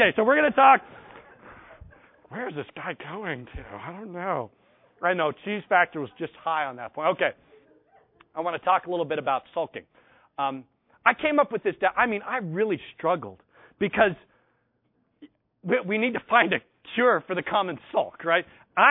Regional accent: United States; This really reminded me of growing up in America during the height of the Cold War.

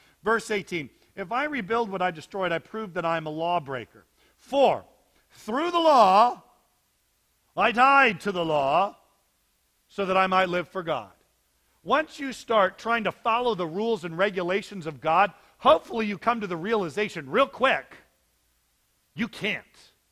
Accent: California, United States; I'm from California. I see that stuff all the time.

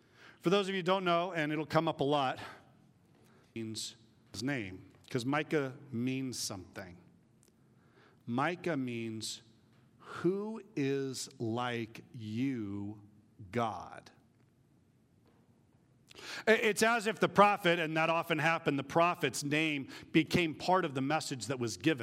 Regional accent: Vacaville, California, United States; You who live in Vacaville, that's my hometown. Do you know what Vacaville means? Cowtown.

